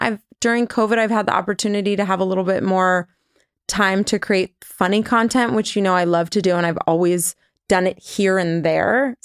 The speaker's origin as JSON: {"language": "English", "region": "California", "country": "United States", "said": "I'm a Californian and there's places that I'd never been to here, like Joshua Tree"}